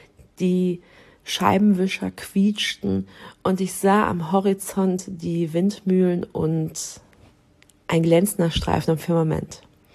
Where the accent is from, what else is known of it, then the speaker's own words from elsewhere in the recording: Dortmund, North Rhine-Westphalia, Germany; born there; now in Dithmarschen, Germany; Ich bin gebürtige Dortmunderin und der eine oder andere wird sagen, na, was hat die denn hier mit Dithmarschen zu tun?